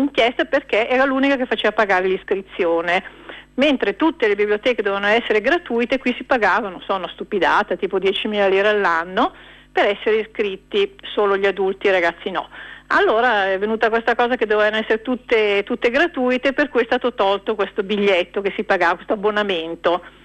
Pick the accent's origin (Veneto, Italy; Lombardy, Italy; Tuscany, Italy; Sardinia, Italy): Lombardy, Italy; Monza; io ricordo che io sono di Monza, la biblioteca Monza funziona bene